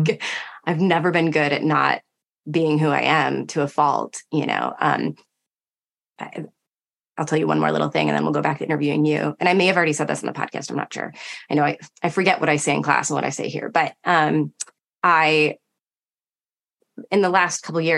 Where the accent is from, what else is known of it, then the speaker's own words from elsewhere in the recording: New Hampshire, United States; born there; the reason my parents moved away from Michigan, I was born in New Hampshire